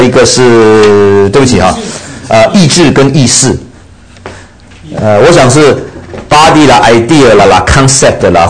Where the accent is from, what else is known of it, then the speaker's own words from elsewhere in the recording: Taiwan; 所以我们台湾人讲这民间宗教根本困难的他都不要了